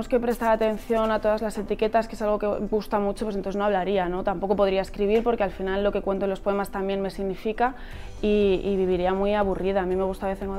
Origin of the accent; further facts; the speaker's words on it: Segovia, Castile and León, Spain; soy muy segoviana, entonces tengo un carácter muy seca, que luego me regañan cuando voy para allá, pero es verdad, soy muy castellana